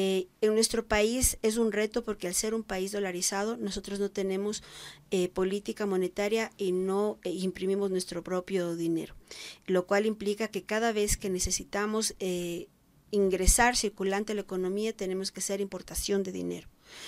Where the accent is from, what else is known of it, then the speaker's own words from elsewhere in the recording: Ecuador; como ecuatoriano nos ha costado el recuperar la confianza en un sistema financiero